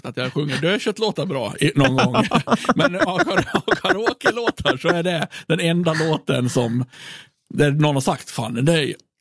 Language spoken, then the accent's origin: Swedish; Gotland, Sweden; born or raised there